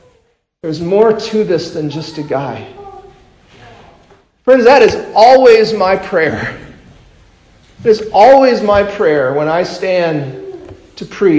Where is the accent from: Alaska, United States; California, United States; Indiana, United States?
Alaska, United States; there was a guy that came simply because I was from Alaska.